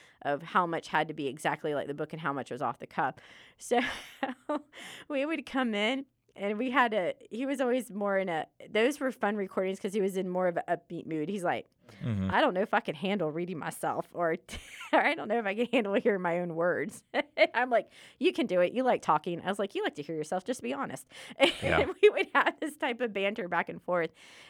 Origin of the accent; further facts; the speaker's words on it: New Orleans, Louisiana, United States; because I'm from New Orleans area, Louisiana.